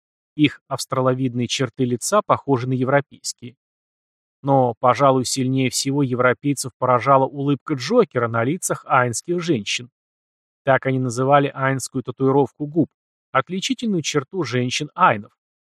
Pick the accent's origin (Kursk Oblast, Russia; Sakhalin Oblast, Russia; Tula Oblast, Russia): Sakhalin Oblast, Russia; born there; Сам я родился на Сахалине.